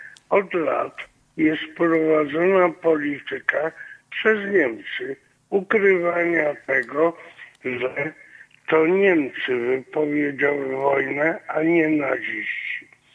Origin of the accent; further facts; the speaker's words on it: Warsaw, Masovian Voivodeship, Poland; born there; bo ja też się urodziłem w Warszawie, że w latach 60. to by takie bójki były normalne